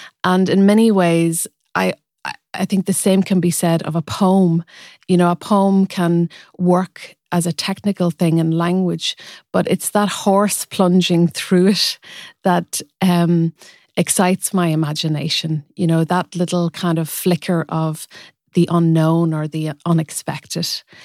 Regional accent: Ulster, Ireland; because I grew up in rural Donegal and I grew up in the Gaeltacht.

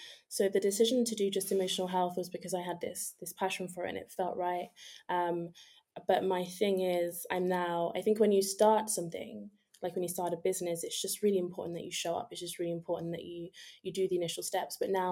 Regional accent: London, United Kingdom; I am in and from London.

